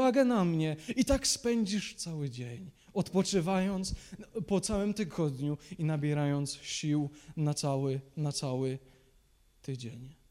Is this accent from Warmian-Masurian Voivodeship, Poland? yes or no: no; Silesian Voivodeship, Poland; u nas na Śląsku się takich domów nie buduje.